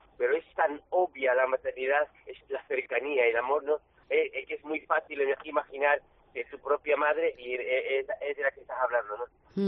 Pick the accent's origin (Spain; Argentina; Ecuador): Spain; Andalusia; siendo yo andaluz